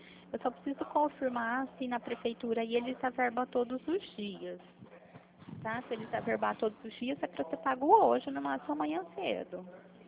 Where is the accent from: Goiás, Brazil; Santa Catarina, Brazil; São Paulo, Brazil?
São Paulo, Brazil; Pirassununga; sou de Pirassununga.